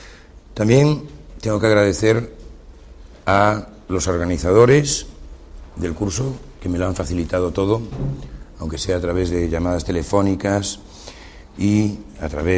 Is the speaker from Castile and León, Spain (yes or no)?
no; Mondoñedo, Galicia, Spain; born there; Nací en Mondoñedo, otra M.